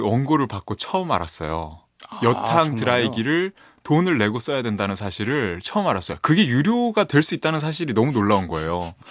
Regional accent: Gyeongsang, South Korea; 그런데 제 고향인 경상도 지역에 제가 한 초등학교 고학년 때쯤인가, 때 밀어주는 기계가 등장을 했습니다.

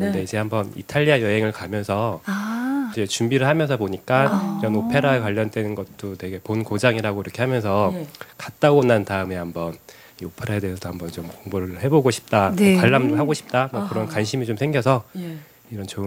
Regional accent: Suwon, Gyeonggi Province, South Korea; 저는 진주보다는 좀 더 가까운 수원에서 온

